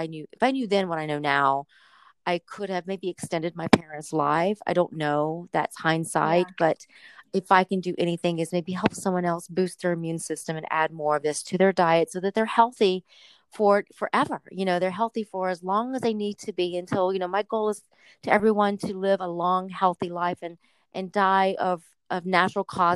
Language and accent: English; the South, United States; I'm from the South, so I used to love me some fried chicken, girl.